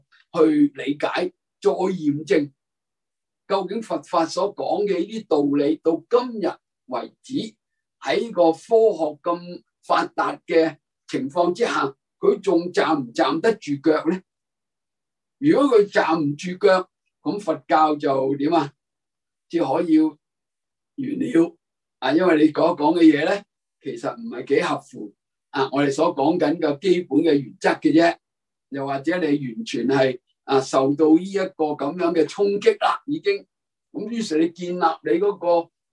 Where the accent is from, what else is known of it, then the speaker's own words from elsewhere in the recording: China; 我哋中國人都係噶。